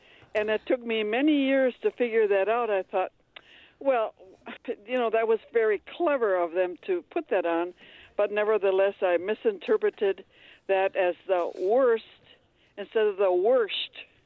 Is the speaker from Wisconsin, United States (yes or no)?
yes; Sheboygan, Wisconsin, United States; now in Manitowoc, United States; I'm from Manitowoc now, but originally from Sheboygan.